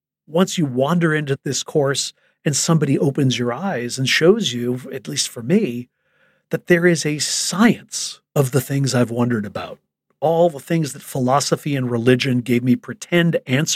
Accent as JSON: {"language": "English", "town": "Chicago", "region": "Illinois", "country": "United States", "tie": "born or raised there", "said": "I grew up in Chicago, and we bought this old derelict school bus"}